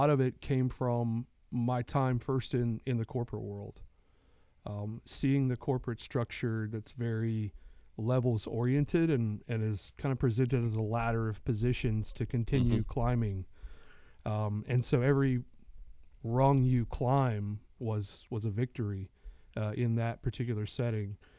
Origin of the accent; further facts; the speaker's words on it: Atlanta, Georgia, United States; I grew up in the Atlanta area.